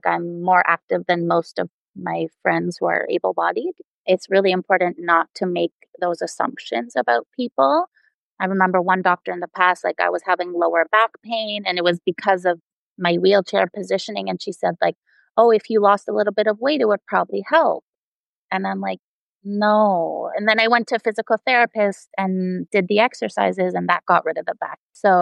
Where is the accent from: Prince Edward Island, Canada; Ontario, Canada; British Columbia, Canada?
Ontario, Canada; Toronto; growing up in Toronto, Canada